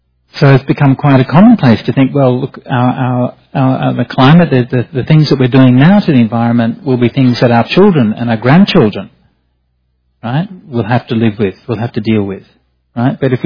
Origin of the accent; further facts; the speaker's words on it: Perth, Western Australia, Australia; I was born in Perth. I grew up in a reasonably well-off middle-class family in Perth.